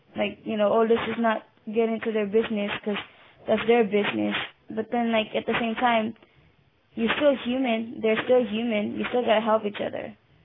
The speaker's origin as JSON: {"language": "English", "country": "Philippines", "lives_now": "United States", "said": "Yeah, because I mean, over here as a Filipino immigrant, coming over here, you know, I've been called fob"}